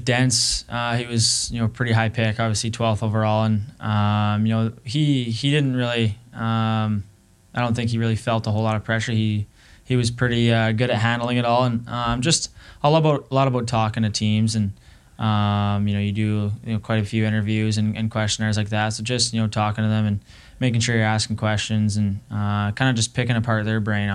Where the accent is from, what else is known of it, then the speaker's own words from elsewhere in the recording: Prince Albert, Saskatchewan, Canada; Yeah, we grew up in Prince Albert, and there was tons of holes in the walls.